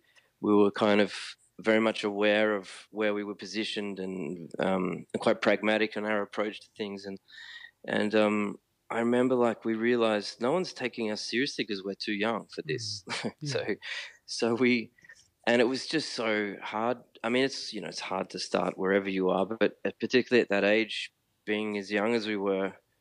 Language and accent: English; Australia; being Australian is still quite a foreign thing for me